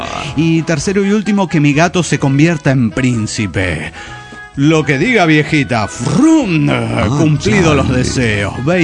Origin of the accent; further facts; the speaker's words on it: Maracaibo, Zulia, Venezuela; now in Colombia; maracucho en Locombia.